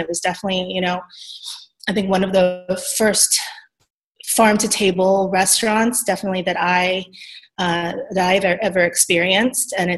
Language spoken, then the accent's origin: English; San Diego, California, United States; And I grew up in San Diego. I spent many childhood birthday parties there.